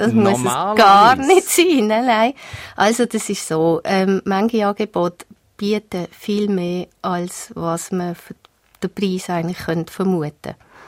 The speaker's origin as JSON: {"language": "German", "country": "Switzerland", "said": "als Schweizer will man das vielleicht nicht unbedingt"}